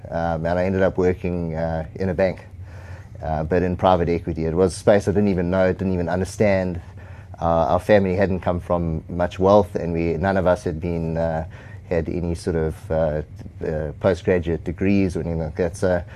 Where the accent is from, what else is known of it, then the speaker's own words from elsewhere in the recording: South Africa; I grew up in South Africa, and our church was very prophetic